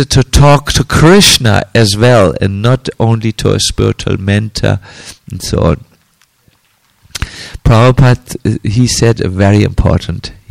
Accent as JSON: {"language": "English", "region": "Hamburg", "country": "Germany", "said": "But I'm from Hamburg."}